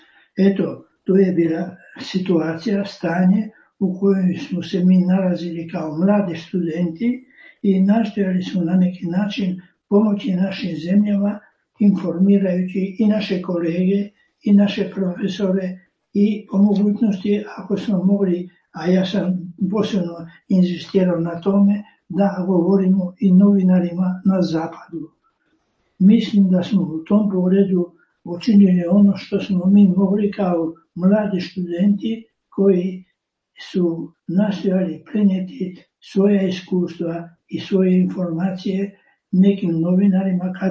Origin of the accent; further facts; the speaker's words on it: Croatia; Mi smo dobivali Hrvati od naših biskupa i od naših izbjeglica